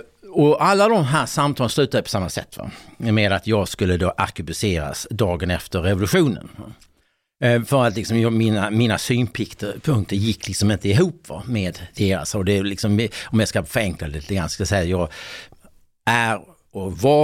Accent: Sweden; när jag växte upp i Sverige.

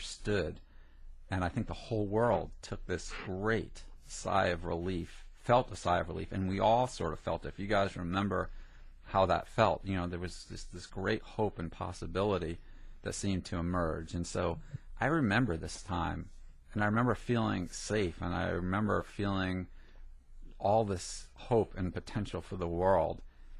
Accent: New Jersey, United States; But growing up in Jersey, that, you know, all that stuff just washed over me.

